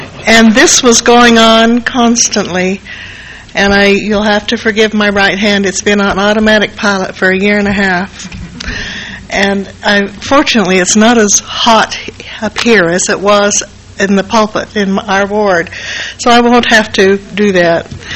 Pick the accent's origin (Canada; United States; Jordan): Canada; I was raised in Canada, and there were none in our community.